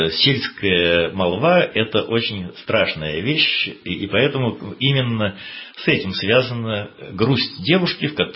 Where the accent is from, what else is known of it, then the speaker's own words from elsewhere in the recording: Moscow, Russia; Я вырос в Москве. Я родился в Москве, я всю войну провел в Москве, мне уже 75 лет